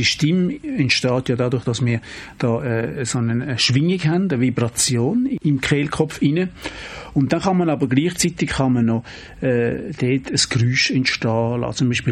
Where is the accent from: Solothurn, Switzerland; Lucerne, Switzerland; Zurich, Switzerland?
Zurich, Switzerland; also ich kann das als Zürcher nicht sagen